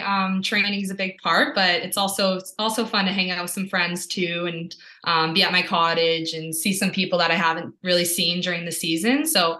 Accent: Ottawa, Ontario, Canada; also born or lived in Renfrew / France; Yeah, so I'm actually from Ottawa, Ontario, but I was born in a small town called Renfrew. So that might have been a little tricky to find. But I actually lived in France as a baby for 5 years.

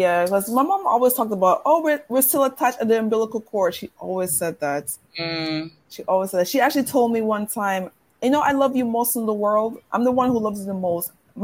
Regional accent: Bronx, New York, United States; So I said, we're from the Bronx, right?

